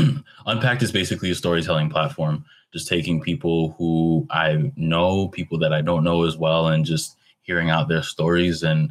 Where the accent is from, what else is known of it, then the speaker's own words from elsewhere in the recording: New York, United States; born and raised in New York.